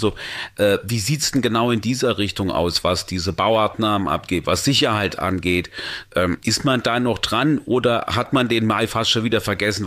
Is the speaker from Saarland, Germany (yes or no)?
yes; Saarland, Germany; es gab sogar Todesopfer, sogar aus meiner Heimat, dem Saarland